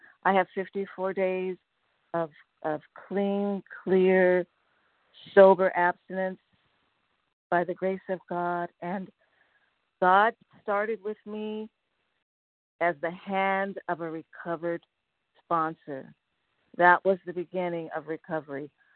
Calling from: Laguna Hills, California, United States; a compulsive overeater, and I'm calling from Laguna Hills in Southern California.

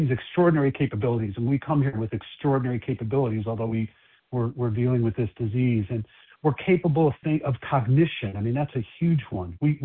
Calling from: Chicago, Illinois, United States; I'm calling from Chicago, and I'm going to be the host for the presentation today.

